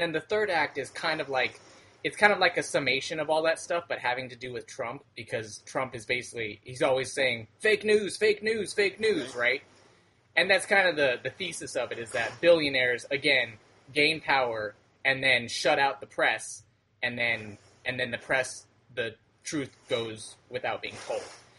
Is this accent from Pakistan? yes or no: no; Las Vegas, Nevada, United States; I'm born and raised in Las Vegas.